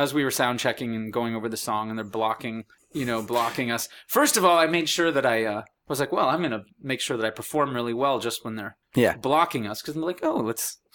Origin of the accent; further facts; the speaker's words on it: Canada; just to show you the lack of entitlement that I have as a Canadian musician.